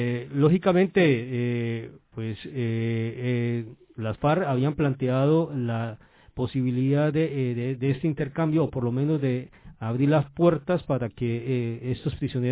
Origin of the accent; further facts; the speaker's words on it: Colombia; Como colombiano me siento realmente no solamente sorprendido